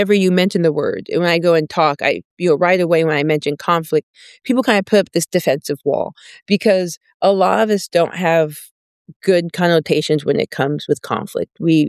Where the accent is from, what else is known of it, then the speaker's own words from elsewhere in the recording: Arizona, United States; If I grew up in Arizona in the 90s